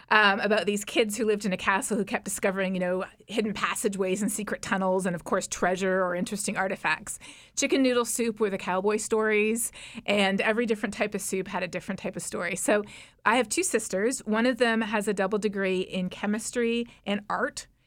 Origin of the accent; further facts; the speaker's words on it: Canada; As a Canadian, I grew up spending almost every single day in the summer outside, and fishing was a big part of my life.